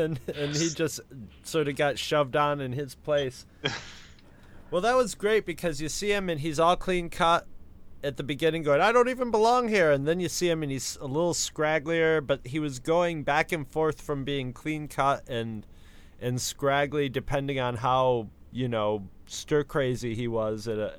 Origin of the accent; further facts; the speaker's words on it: Rochester, New York, United States; "Oh, we're from Rochester, New York."